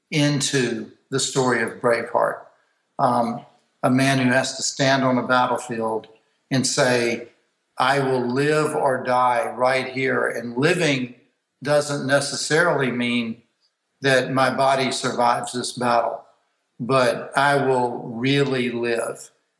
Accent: the South, United States; I grew up in the South. I grew up in a really staunch Protestant family, tent revivals, church all the time.

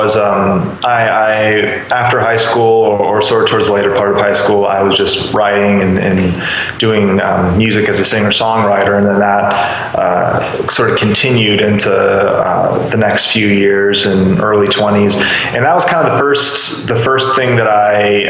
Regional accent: North Dakota, United States; whenever I say, oh, I'm from North Dakota, people are always, oh, you're the first person I know from North Dakota.

